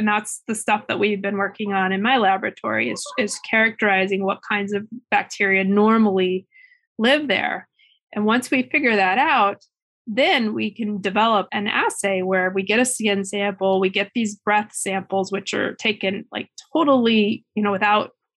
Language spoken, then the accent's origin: English; Missouri, United States; I grew up in Missouri and like